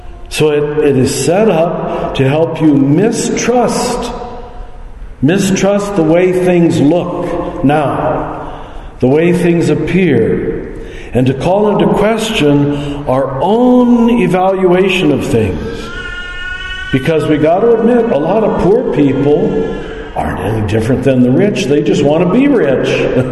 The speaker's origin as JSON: {"language": "English", "region": "Kansas", "country": "United States", "tie": "born or raised there", "said": "I grew up in America just like you did, but I had white skin, farm family from Kansas. We weren't rich."}